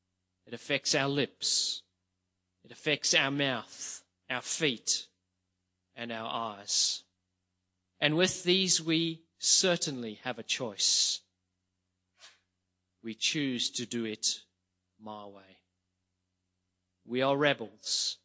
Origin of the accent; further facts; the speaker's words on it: South Africa; I'm South African